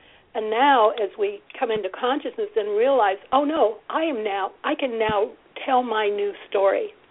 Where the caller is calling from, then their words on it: California, United States; I'm in California. I'm in Orange County, California, right near the Pacific Ocean.